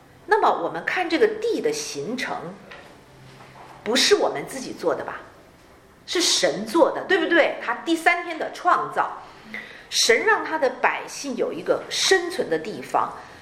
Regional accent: China; 我是一个在长江边长大的人，但是我非常怕水

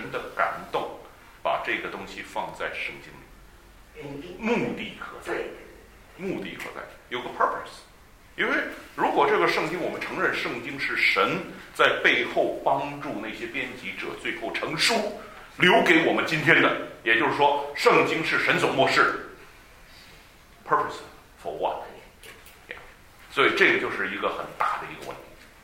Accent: China; 我们中国人从来没有这种的文化

